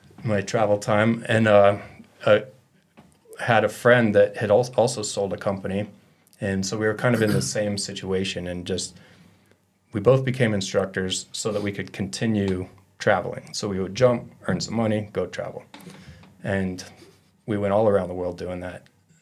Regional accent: Golden, Colorado, United States; I grew up in Golden, lived out east in Brighton where the lake is, and then moved here for skydiving and close to the airport

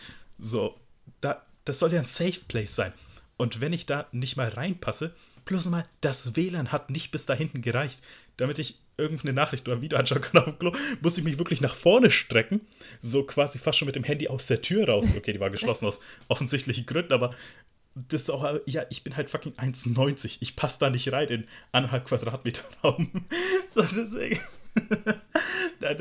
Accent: Berlin, Germany; weil für mich Berlin ist halt wirklich meine Heimat einfach

